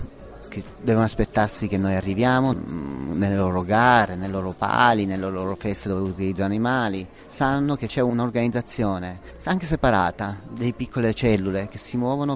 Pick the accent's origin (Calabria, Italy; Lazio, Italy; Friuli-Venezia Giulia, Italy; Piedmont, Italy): Piedmont, Italy; Varallo Sesia; No, io sono di Varallo Sese, un paesino a 30 km da Borgo Manero.